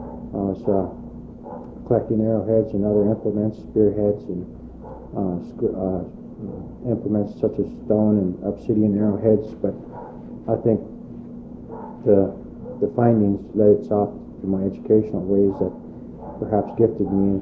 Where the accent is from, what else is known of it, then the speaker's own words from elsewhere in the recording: Healy Lake, Alaska, United States; I was born in Healy Lake. I was the last one that was born in the old village site at Healy Lake. I was born in 1953, and pretty much I was raised out in the Healy Lake setting